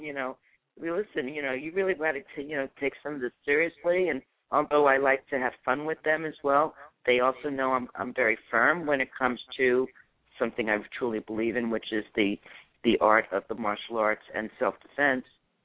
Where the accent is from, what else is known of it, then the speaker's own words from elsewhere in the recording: New York, United States; moved away; also born or lived in Florida; As you probably heard from my accent, I'm originally from New York, and I came out here by way of Florida.